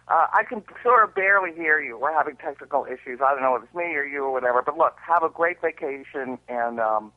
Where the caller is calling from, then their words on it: Los Angeles, California, United States; I'm calling from Los Angeles.